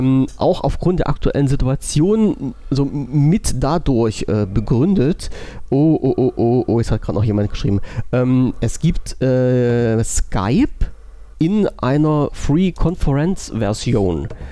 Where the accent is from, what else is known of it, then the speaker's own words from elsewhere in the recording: Germany; Ich bin ja Deutscher und wohne in Deutschland und meine Amtssprache ist auch noch Deutsch.